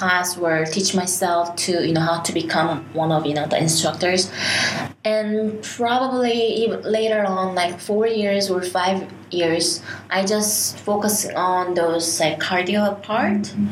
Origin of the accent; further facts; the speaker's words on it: South Korea; English is a second language; All I say was like, hi, how are you? … I'm from Korea.